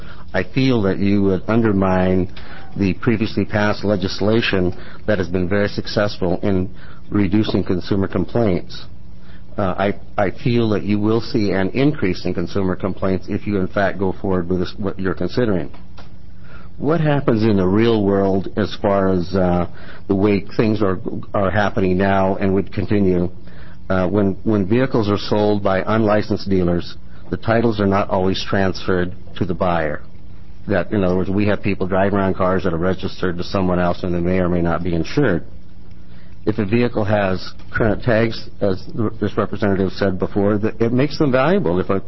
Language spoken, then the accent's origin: English; Corvallis, Oregon, United States; I'm from Corvallis, Oregon.